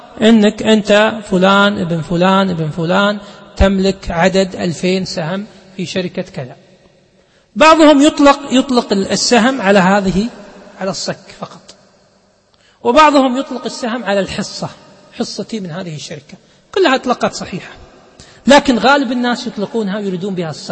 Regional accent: Kuwait; يمكن عندنا بالكويت 100 فلس، يمكن عندكم هنا بريال قطري تقريبا

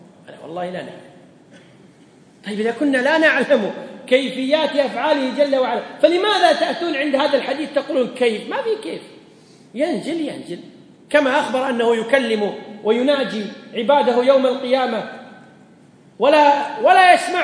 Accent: Kuwait; الشمس الآن عندنا في الكويت غربت ولا لا؟

